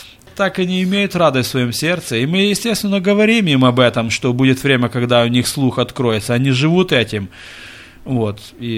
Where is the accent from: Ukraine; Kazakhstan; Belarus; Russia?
Ukraine; узнал, что мы группой глухих с Украины приехали